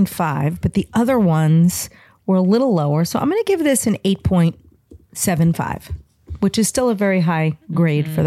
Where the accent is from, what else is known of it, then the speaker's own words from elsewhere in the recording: New York, United States; I'm glad I'm from New York. I'm a skewer girl.